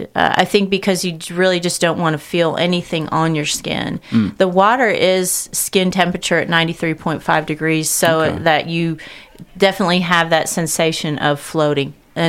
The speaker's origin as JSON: {"language": "English", "town": "Lexington", "country": "United States", "tie": "born or raised there", "said": "feeling extremely grateful that I can bring it to my hometown, you know, and bringing what I've learned kind of in my travels and in my own self-growth and healing back to, my community."}